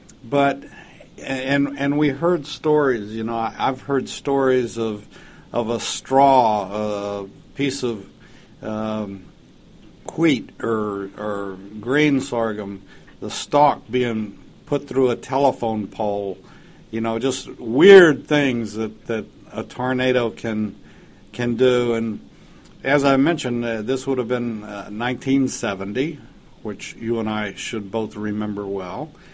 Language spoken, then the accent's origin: English; Lubbock, Texas, United States; growing up in Lubbock